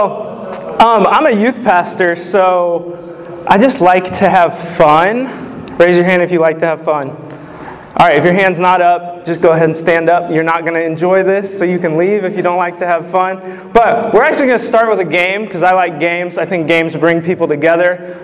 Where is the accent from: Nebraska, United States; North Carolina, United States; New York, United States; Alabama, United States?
Nebraska, United States; Lincoln; I am from Lincoln, Nebraska.